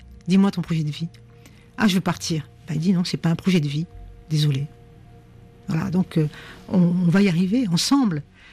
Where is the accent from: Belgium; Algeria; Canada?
Algeria; now in France; je suis binationale, donc je ne suis pas dans le reniement de mes origines. Donc, je les assume. Je suis algérienne et française en même temps. Mais je vis en France et je suis citoyenne française.